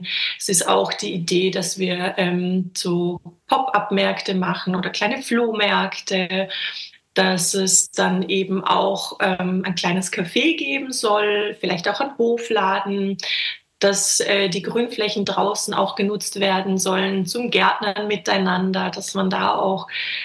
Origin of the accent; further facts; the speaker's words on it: Vorarlberg, Austria; Ich bin ja in Vorarlberg groß geworden, genauer gesagt im Rheintal.